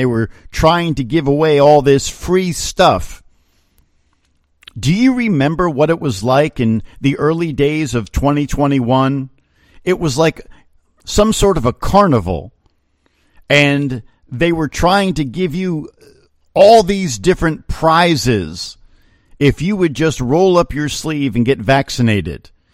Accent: United States; Now, I'm an American, and I very much appreciate the right that we have to have elections and that we get to vote in our elections.

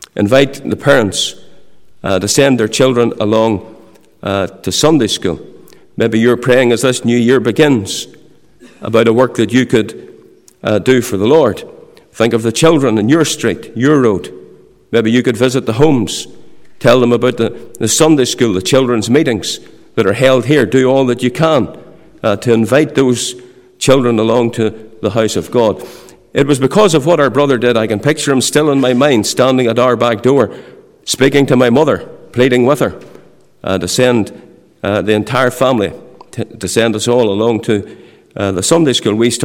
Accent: Saintfield, Northern Ireland, United Kingdom; also born or lived in Carryduff; I was brought up between Saintfield and Carriduff in an area down there known as the Ockley Hill. I was brought up in the Presbyterian Church.

